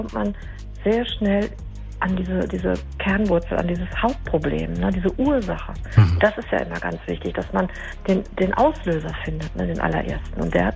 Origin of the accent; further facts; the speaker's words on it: Ennepetal, North Rhine-Westphalia, Germany; Also ich bin ja hier aufgewachsen. Ich bin ja ein Ennepetaler Kind. Ich komme quasi aus dem Dorf, vom Rüggeberg.